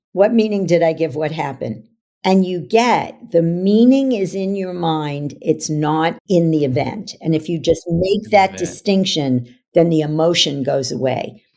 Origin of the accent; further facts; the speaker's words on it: New York, United States; And I was from New York. I was not woo-woo.